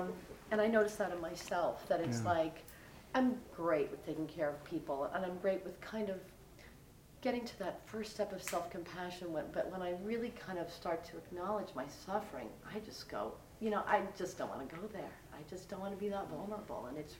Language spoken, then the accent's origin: English; New York City, New York, United States; And, you know, I blame a lot on growing up in New York City.